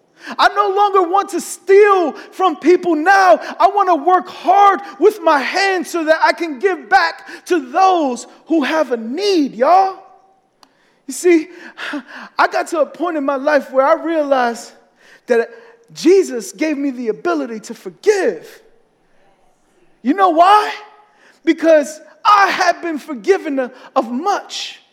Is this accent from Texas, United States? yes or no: no; Bronx, New York, United States; I say, I'm from the South, the deep, dirty South. The South Bronx, right?